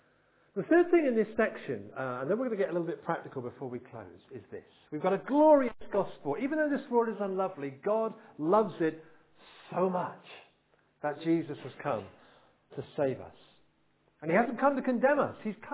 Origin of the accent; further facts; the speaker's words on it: United Kingdom; We don't like that, do we? We're British.